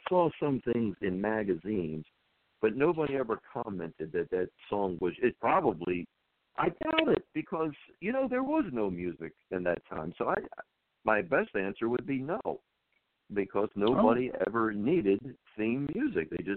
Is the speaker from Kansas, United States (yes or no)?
no; Baltimore, Maryland, United States; since I was from Baltimore, I was a Baltimore Colts fan.